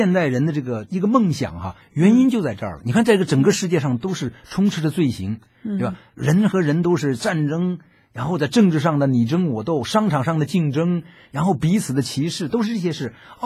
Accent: China; 我们是作为一个中国人哈

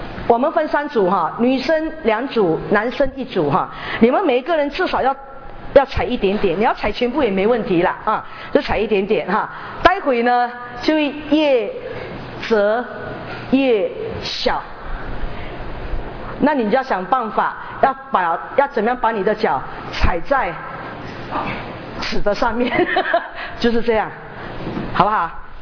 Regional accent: Malaysia; 我目前在内湖开拓第二间教会，我是宣教士哈，我是马来西亚来的，然后到美国正道

